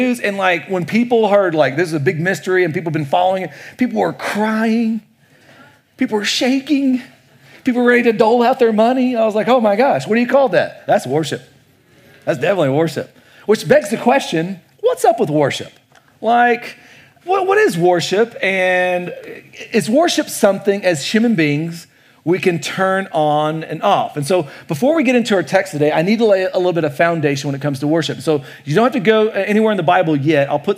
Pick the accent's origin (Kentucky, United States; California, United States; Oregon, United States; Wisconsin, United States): Kentucky, United States; I grew up in Kentucky in a really small town there.